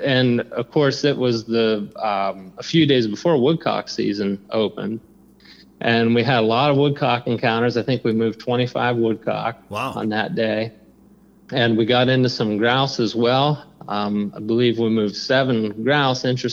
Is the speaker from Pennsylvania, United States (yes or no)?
yes; Pennsylvania, United States; was recruited back in my home state of Pennsylvania to work for the Pennsylvania Game Commission